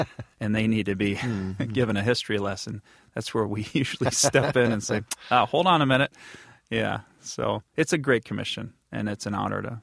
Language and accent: English; Grand Rapids, Michigan, United States; And I had a great experience in my church growing up in Grand Rapids.